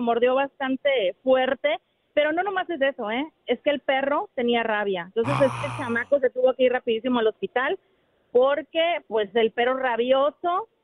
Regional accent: Hermosillo, Sonora, Mexico; No, de Hermosillo, Sonora.

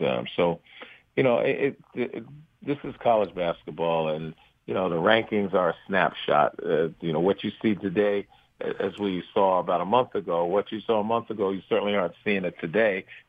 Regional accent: New York City, New York, United States; I was born in Brooklyn. You know, lived in Bed-Stuy, East New York for a while, and then when my father got a city job, we moved to Queens and had our own home.

